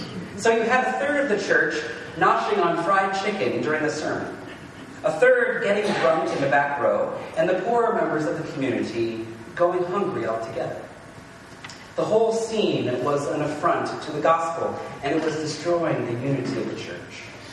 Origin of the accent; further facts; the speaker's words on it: Midwest, United States; I am a Presbyterian from the Midwest, after all.